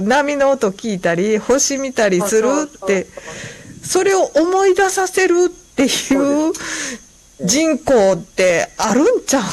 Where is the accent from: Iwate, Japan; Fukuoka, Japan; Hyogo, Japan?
Hyogo, Japan; Kobe; 私も神戸生まれの神戸育ちなので、よくこうふるさとのなんとかとかって言われてもここやしなってずっと生まれて育ってるしっていう